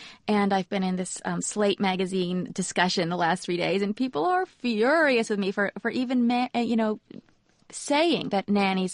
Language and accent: English; California, United States; when I was a girl growing up in California, my mother was very liberal